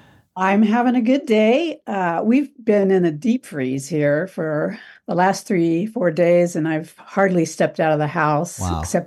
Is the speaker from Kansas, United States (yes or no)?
no; Morgantown, West Virginia, United States; also born or lived in Europe / California; I'm actually from Morgantown, West Virginia.